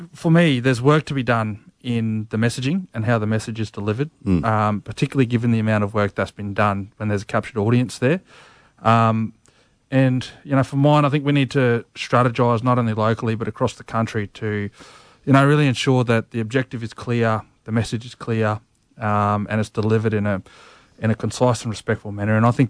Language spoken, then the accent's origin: English; Queensland, Australia; now in Brisbane, Australia; Yeah, I'm from Bidjara country in central Queensland there, but been down Brisbane way now for 13 odd years.